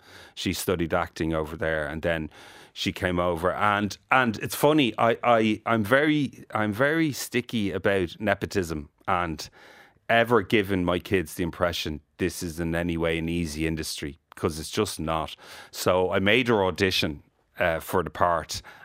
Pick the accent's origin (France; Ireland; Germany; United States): Ireland; Like, I'm Irish. I've mates and they make jokes to me all the time.